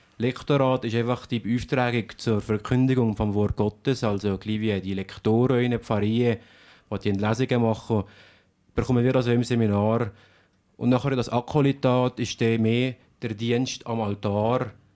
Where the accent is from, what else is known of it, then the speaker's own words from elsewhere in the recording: Visp, Valais, Switzerland; Also ich bin 1969 hier in Visp geboren, habe meine Primarschule in Stalden, Visp und am Schluss in Nadersch besucht.